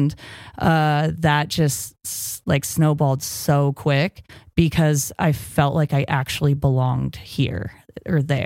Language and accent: English; Riverside, California, United States; I'm from Riverside, California. There's no snow in Riverside, California. The closest resort is minimum hour and a half away.